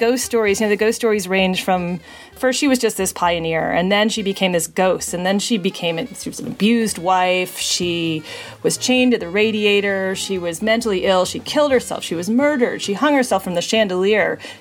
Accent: Washington, District of Columbia, United States; I grew up in Washington, D.C., and my New Mexico relatives started sending us clippings from the newspapers

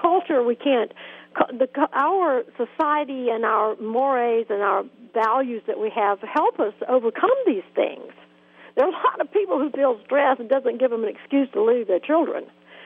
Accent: Georgia, United States; When I was growing up in South Georgia, I was very, very lucky to have this wonderful mother

